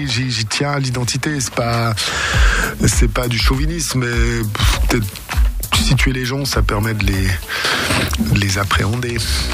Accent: Vallée-de-Joux, Vaud, Switzerland; moi j'ai grandi à Vallée-de-Joux, donc venir à Lausanne et Genève, c'était venir à Broadway pour moi.

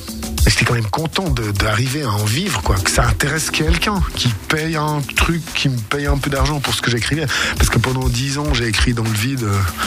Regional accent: Vallée-de-Joux, Vaud, Switzerland; moi j'ai grandi à Vallée-de-Joux, donc venir à Lausanne et Genève, c'était venir à Broadway pour moi.

